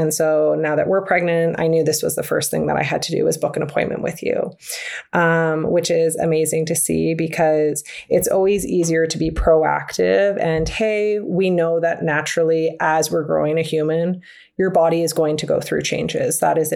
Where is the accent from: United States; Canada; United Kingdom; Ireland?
Canada; I am a Canadian. I live about an hour and a half north of Toronto.